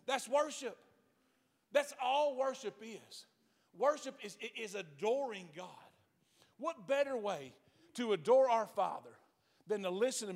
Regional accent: Alto, Texas, United States; accent: country; I'm from Alto, Texas. I don't enunciate right. I listened to myself on a recording the other day, and I know I'm very country.

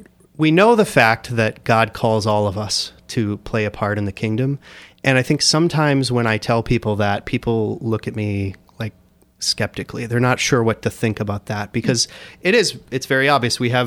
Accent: Lewiston, Maine, United States; moved away as an adult; also born or lived in Daytona Beach, Florida; Yeah, Maine. I grew up in Lewiston, Maine, and lived there my whole life until I went to college.

